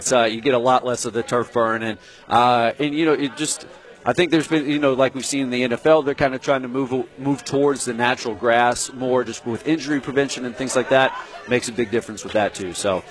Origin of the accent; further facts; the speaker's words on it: Texas, United States; So I actually went to Texas State. I'm originally from Texas.